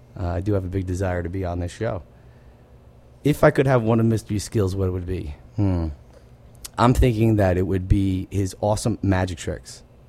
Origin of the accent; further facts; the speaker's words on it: Montclair, New Jersey, United States; I'm from Montclair, Bloomfield area, New Jersey.